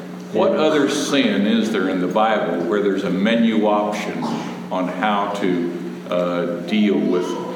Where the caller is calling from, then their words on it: Cincinnati, Ohio, United States; from Cincinnati, Ohio.